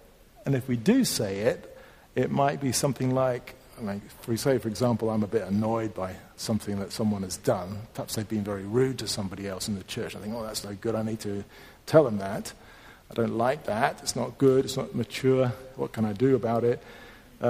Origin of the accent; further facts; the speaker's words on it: United Kingdom; now in Germany; Actually, as a British person, I think probably the German way is better